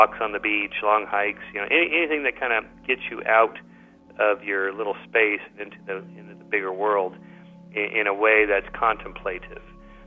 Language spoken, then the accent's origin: English; California, United States; I'm from Southern California.